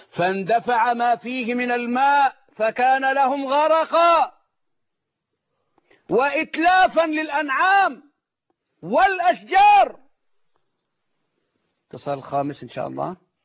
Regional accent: Dakahlia, Egypt; أنا ما زلت أذكر في قريتنا 100 عنتر ولا يفصلها عن المنصورة إلا نهر النيل، وإحنا تلامذة صغيرين

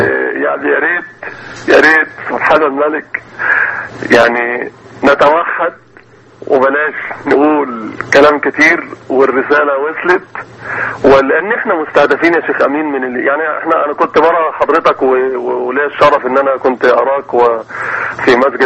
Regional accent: Egypt; كمصريين كمسلمين

